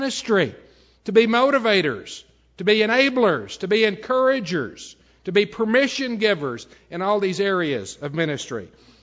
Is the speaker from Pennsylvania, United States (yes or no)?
no; Snyder, Texas, United States; I remember a man who was in the church where I grew up back in Snyder, Texas